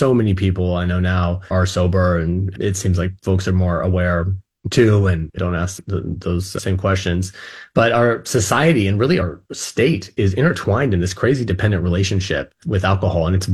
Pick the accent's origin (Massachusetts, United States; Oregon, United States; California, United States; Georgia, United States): Oregon, United States; Lake Oswego; I grew up here in the Lake Oswego community, had a very loving family, a great education